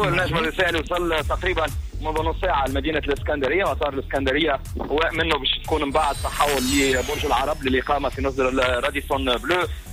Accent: Tunisia; كيما اللي عندنا في تونس

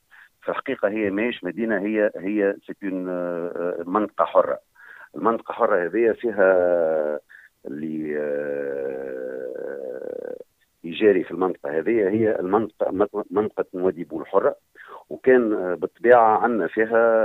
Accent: Tunisia; الشركة هذه مختصة كما عندنا في تونس فوسفات قفصة والسي بي جي

